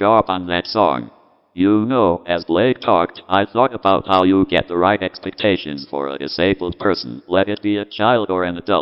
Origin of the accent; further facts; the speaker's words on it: Minnesota, United States; I grew up in Minnesota, and for the most part we were expected to learn in school.